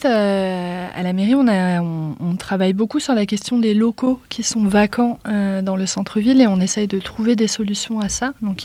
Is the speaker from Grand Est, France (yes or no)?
yes; Grand Est, France; Ah ben, moi, je suis alsacienne